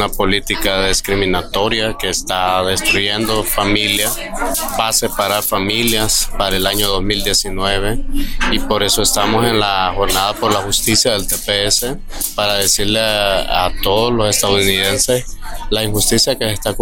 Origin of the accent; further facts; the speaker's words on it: El Salvador; also born or lived in California; now in Dallas, United States; De Dallas, Texas, y mi país de origen, El Salvador.